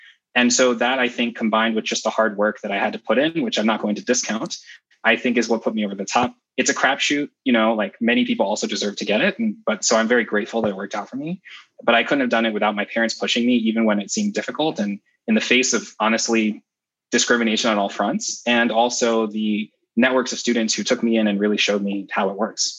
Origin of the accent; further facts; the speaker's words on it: Kumasi, Ashanti, Ghana; born there; So I was actually born in Ghana and I was born in Kumasi, which is the center of the Ashanti group within Ghana. Both of my parents were born in villages in that region.